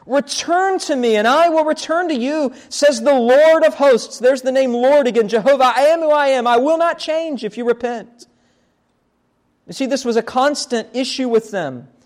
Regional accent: West Virginia, United States; Sounds like a good address for my home state of West Virginia.

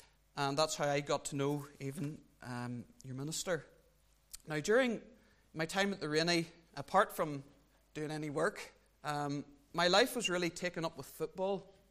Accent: England, United Kingdom; born there; I was born over in England back in September 1978.

